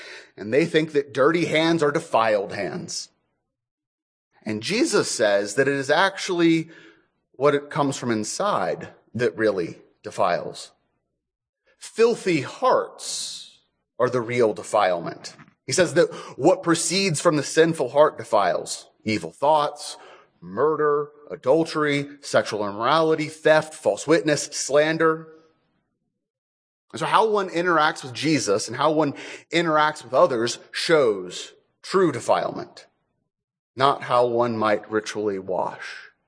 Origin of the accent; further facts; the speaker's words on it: Sierra Vista, Arizona, United States; You all know that I'm from Sierra Vista.